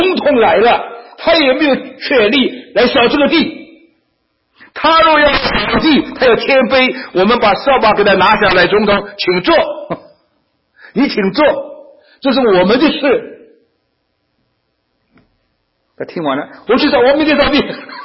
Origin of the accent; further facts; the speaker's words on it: Shanghai, China; 最麻烦的是上海人，我是上海人，我上海人最麻烦的。